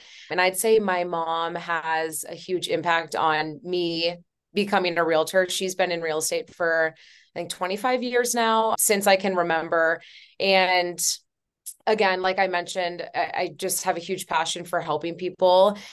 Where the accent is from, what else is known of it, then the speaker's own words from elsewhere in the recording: Columbus, Ohio, United States; now in Denver, United States; So I'm from Columbus, Ohio, moved to Denver about 3 years ago.